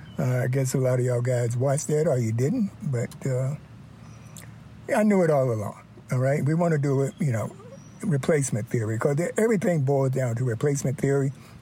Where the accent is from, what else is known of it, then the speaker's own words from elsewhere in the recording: North Carolina, United States; For me, I'm from North Carolina, you know.